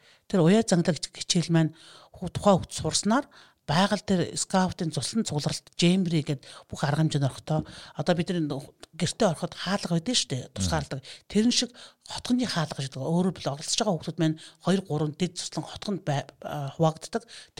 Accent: Mongolia; born there; Тэгээд скауттай тухай үед манай найз Оригээд Дархан Уул аймагт би Дархан Уул аймагт төрсөн.

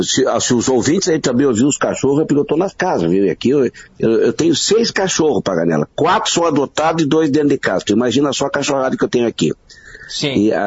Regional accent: Porto Alegre, Rio Grande do Sul, Brazil; de 64, estou com 56 anos já. Morei em Porto Alegre, na verdade, Paganella, 8 anos. Eu saí daqui guri. Saí guri daqui da capital do Rio Grande. E andei por esse estado aí.

